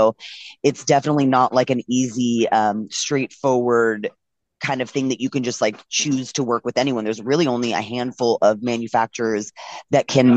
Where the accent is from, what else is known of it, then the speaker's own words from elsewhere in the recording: California, United States; I'm from California.